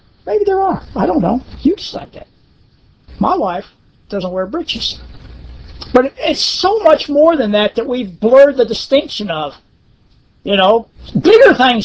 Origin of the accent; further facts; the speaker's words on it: Scotland, United Kingdom; I'm Scottish. I would maybe feel funny in a kilt